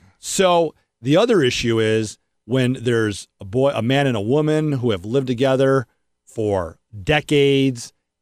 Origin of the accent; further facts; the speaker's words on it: Detroit, Michigan, United States; It's a creek. I'm from Detroit.